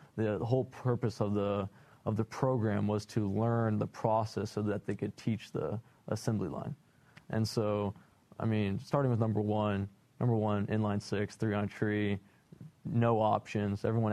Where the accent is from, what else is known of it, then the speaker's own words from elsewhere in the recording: Kansas, United States; Yeah, I mean, dad was taking me out on country roads. I'm from Kansas, so.